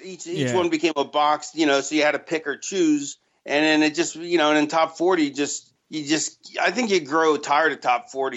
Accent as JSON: {"language": "English", "town": "Philadelphia", "region": "Pennsylvania", "country": "United States", "said": "I grew up on Philly soul, because I'm from Philadelphia"}